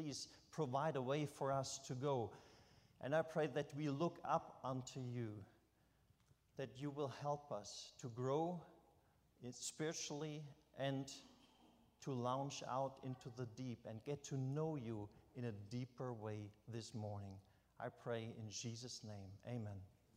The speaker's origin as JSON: {"language": "English", "country": "Germany", "tie": "born or raised there", "said": "I was raised in the Lutheran church because we have in our village a Lutheran church, and that's how it was in Germany."}